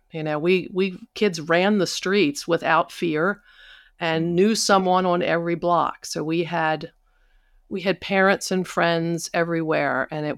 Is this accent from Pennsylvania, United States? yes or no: yes; Pennsylvania, United States; I think I grew up in the quintessential mid-20th century American small town blue collar.